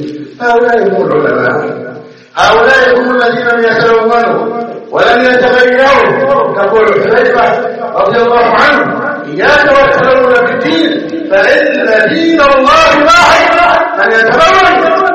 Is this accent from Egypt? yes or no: yes; Egypt; اللهم احفظ بلدنا مصر أمانا